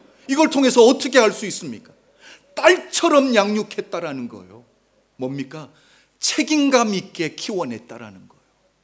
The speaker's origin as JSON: {"language": "Korean", "country": "South Korea", "tie": "born or raised there", "moved": "as an adult", "said": "저도 한국에서 태어나서 23살까지 한국에 있었잖아요."}